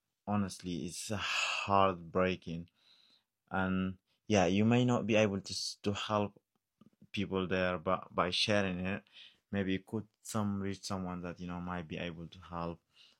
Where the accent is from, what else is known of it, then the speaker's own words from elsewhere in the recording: North Darfur, Sudan; English is a second language; I'm from Sudan